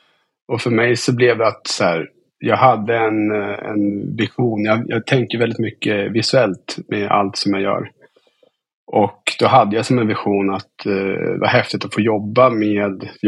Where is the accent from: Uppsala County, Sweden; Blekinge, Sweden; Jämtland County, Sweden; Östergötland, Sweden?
Jämtland County, Sweden; Östersund; Men för mig, så jag är som uppväxt i Östersund. Och har varit väldigt mycket i Åre.